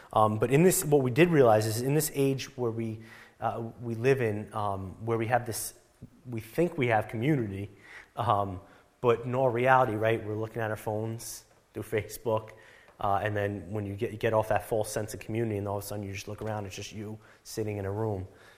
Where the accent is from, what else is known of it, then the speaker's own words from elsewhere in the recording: New York, United States; I'm from New York originally.